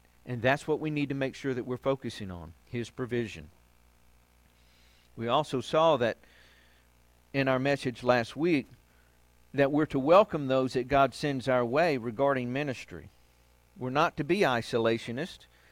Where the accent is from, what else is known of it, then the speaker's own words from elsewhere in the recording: Georgia, United States; born there; I was born local here in Georgia and isolated from a lot of stuff.